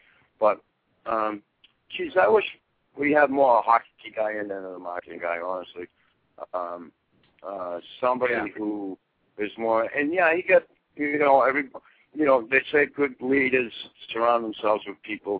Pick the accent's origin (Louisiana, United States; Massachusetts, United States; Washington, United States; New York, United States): Massachusetts, United States; Boston; You know, I grew up in Boston.